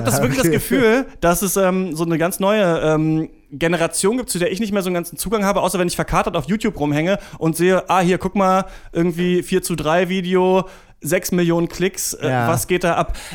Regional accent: Halle, Saxony-Anhalt, Germany; born there; Ich bin selbst auch im Osten in Halle geboren und dann wurde rüber gemacht und dann jetzt wohne ich wieder im Osten.

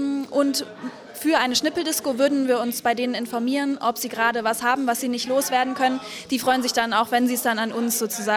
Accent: Berlin, Germany; Ich komme aus Berlin

